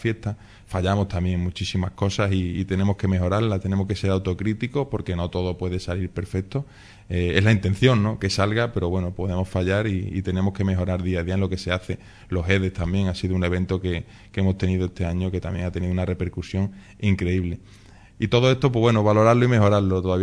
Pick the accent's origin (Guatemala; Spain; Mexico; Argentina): Spain; tenemos que tener en cuenta que somos españoles como todas las comunidades